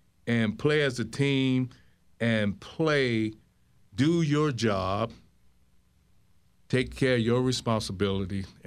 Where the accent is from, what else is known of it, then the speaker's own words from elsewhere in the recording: Miami, Florida, United States; once I got used to the heat, I'm originally from Miami, Florida, so I should be used to some kind of heat, but not 112.